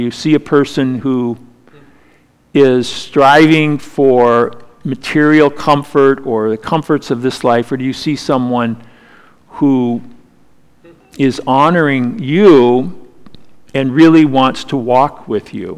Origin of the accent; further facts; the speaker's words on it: Los Angeles, California, United States; When I grew up in Los Angeles, in the 70s, primarily